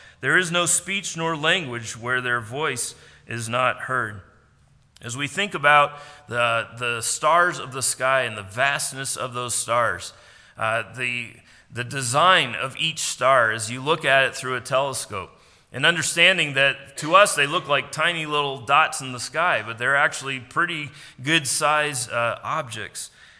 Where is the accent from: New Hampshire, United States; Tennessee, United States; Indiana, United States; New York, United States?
New Hampshire, United States; I'm from New Hampshire and grew up with a lot of snow.